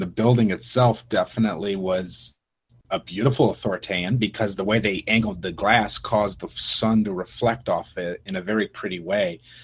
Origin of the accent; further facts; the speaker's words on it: Indiana, United States; Sweetheart, it's Indiana. I'm from Indiana. It's my home. It's not India.